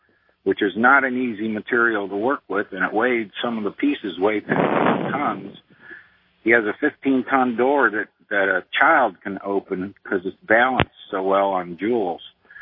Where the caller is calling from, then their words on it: Port Charlotte, Florida, United States; from Port Charlotte, Florida.